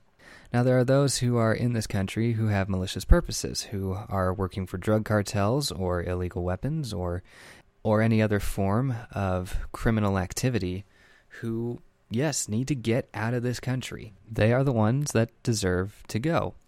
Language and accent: English; San Diego, California, United States; I grew up in San Diego, California. It's the southernmost city of California, and I lived in a southern suburb of San Diego called Chula Vista. My high school was about 2 miles away from the border.